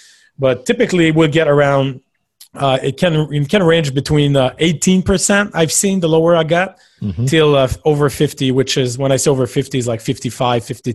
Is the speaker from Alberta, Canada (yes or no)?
no; Quebec, Canada; I'm from Quebec, Canada.